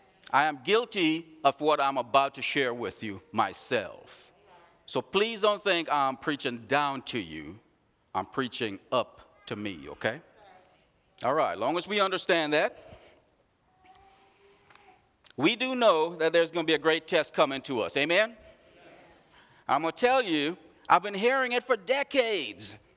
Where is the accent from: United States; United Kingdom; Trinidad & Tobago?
Trinidad & Tobago; born there; That's not too far from where I was born in Trinidad.